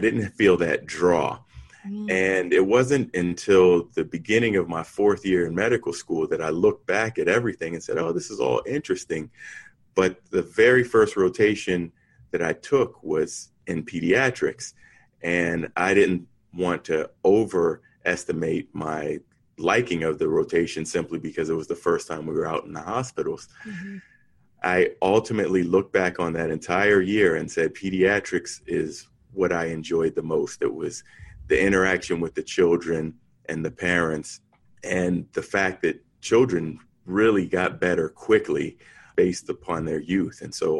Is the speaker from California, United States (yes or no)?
no; New Haven, Connecticut, United States; born there; I was born in New Haven, Connecticut.